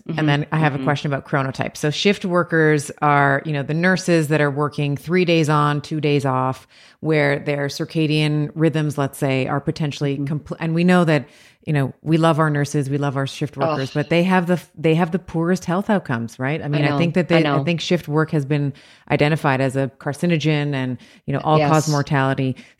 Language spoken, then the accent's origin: English; Toronto, Ontario, Canada; I'm from Toronto. So I'm in Toronto.